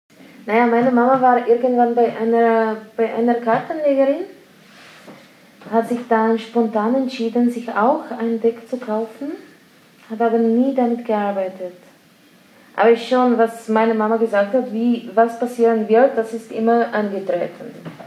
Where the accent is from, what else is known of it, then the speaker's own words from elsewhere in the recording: Slovakia; first language Slovak; German is a second language; Slowakisch. Ich bin Slowakin.